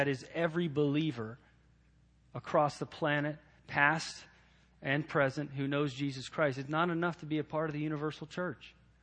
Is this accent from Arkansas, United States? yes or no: no; Pen Argyl, Pennsylvania, United States; As a child, I attended my hometown Methodist church. I grew up in a small town called Penargyl, Pennsylvania. You can see into New Jersey from Penargyl, so it's very close to New Jersey.